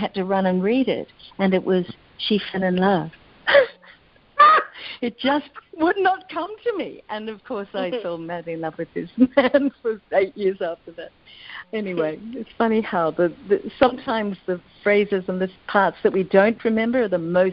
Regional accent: Australia; I'm sorry. I'm Australian. I'm not American.

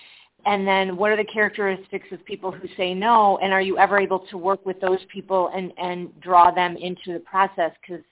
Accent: Chicago, Illinois, United States; I'm from Chicago.

